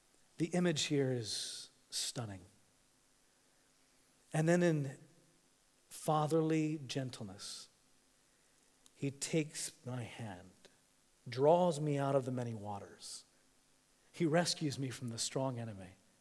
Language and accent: English; Tanzania; also born or lived in Kenya; now in United States; I grew up in Tanzania and Kenya and East Africa. It's a very visual culture.